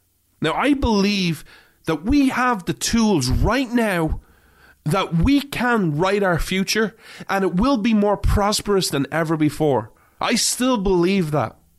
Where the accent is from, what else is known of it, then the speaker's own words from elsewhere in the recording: Ireland; I grew up in Ireland. I grew up in Ireland where it's mostly Catholic.